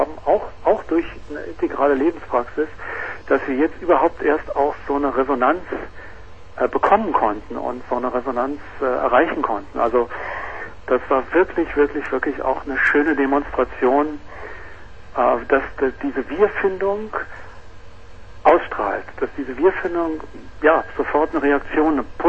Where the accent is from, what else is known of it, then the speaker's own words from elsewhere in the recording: Germany; für uns Deutschsprachige und für mich als Deutsche natürlich ein besonderes Thema